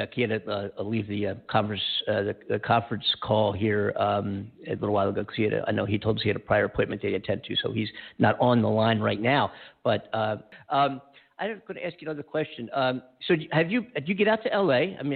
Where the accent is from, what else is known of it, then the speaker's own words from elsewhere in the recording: Philadelphia, Pennsylvania, United States; also born or lived in New York; Growing up in Philadelphia, having also lived in New York and traveled a lot, Boston, Philly, New York, up and down.